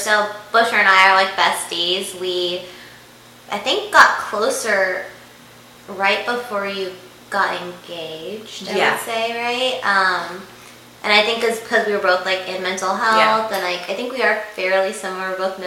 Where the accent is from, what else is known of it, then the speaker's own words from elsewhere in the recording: Dallas, Texas, United States; I grew up in Dallas, and then, oh my god, why can't I introduce myself?